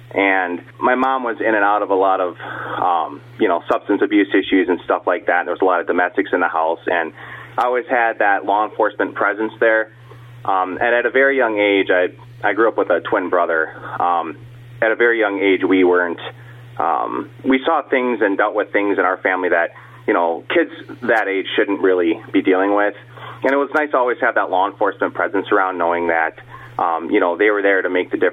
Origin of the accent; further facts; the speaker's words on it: New Berlin, Wisconsin, United States; Well, I'm originally from the Waukesha area, New Berlin to be more specific.